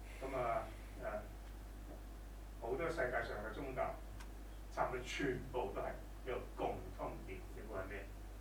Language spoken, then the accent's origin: Cantonese; China; 我哋中國人最興好中意用呢個例子係咪